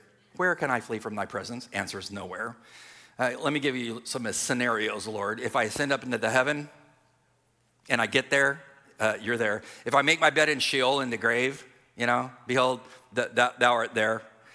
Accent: California, United States; I'm from California. I fished out of many ports in California.

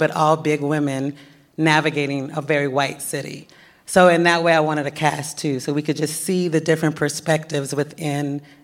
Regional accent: Portland, Oregon, United States; I grew up in Portland, Oregon. I went to performing arts schools.

